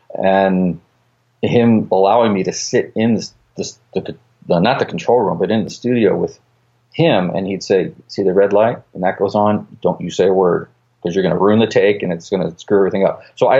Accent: Idaho, United States; also born or lived in New Jersey; So I spent a lot of my childhood there, but I also spent it in Idaho, living on a ranch farm and horses and animals. And that was a great, great place to grow up. That was up to the age of 10.

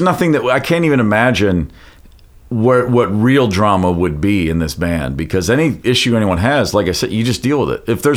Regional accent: Hopkinsville, Kentucky, United States; We played my hometown, Hopkinsville, Kentucky.

